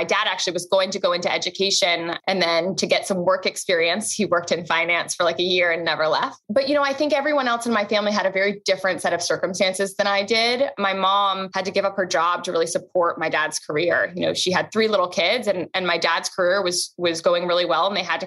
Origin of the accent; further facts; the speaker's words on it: London, United Kingdom; growing up in London in, you know, the 2000s